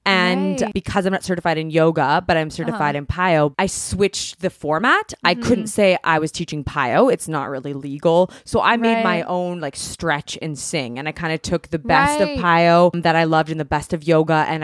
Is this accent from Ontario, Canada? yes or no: no; Salmon Arm, British Columbia, Canada; also born or lived in Thailand; And I was born and raised in Salmon Arm. And though I left and traveled, I taught in Thailand. Yeah. I moved to Thailand.